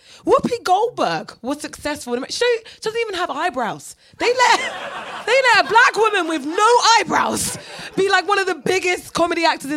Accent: United Kingdom; now in United States

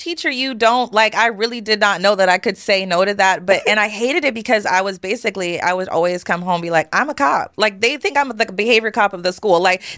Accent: Spokane, Washington, United States; I am from Spokane, y'all. Rachel Dolezal Land.

